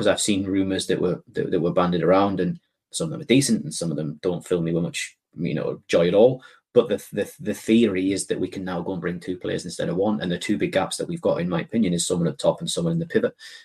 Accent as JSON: {"language": "English", "region": "Scotland", "country": "United Kingdom", "said": "Now, I'm saying this as a Scot. I'm saying this as a very proud Scot, but I'm saying that as a Scot that understands where we sit in world football."}